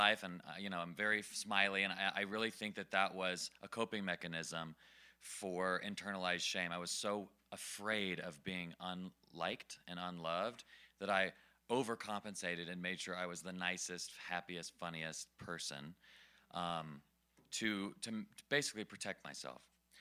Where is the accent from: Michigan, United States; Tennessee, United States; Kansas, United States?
Tennessee, United States; Nashville; And I grew up in the Bible Belt, Nashville, Tennessee, evangelical Christian, church 4 times a week.